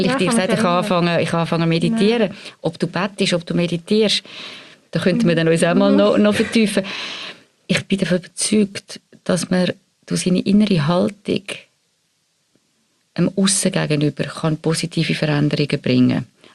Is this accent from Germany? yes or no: no; United States; Wir haben, das meine ich, in dieser Gesellschaft, auch bei uns in Amerika, wahrscheinlich noch viel mehr, wirklich einen grossen Vertrauensverlust.